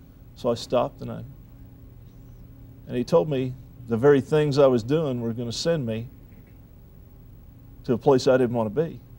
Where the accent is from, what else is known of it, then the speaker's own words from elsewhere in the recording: San Antonio, Texas, United States; So where are you from? San Antonio.